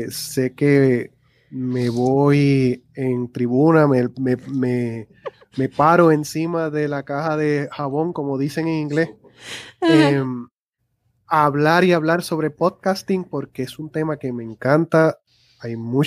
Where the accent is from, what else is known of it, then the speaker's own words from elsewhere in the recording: Puerto Rico; yo te voy a dar mi opinión como puertorriqueño.